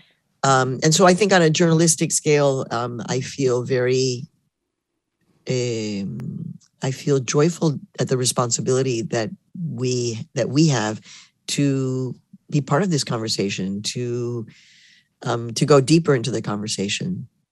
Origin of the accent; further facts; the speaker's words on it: Midwest, United States; now in New York, United States; because you know I live in New York, proud Midwesterner, love my Midwest, love Chicago, but I'm a New Yorker and I live in Harlem.